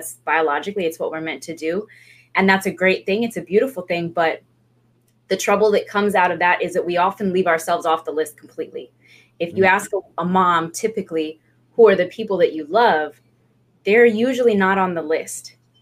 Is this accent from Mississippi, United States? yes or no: no; Hawaii, United States; also born or lived in Europe / East Coast, United States; I am from Hawaii. We've been back home in Hawaii for about 20 years now, but prior to that, I was an Army brat.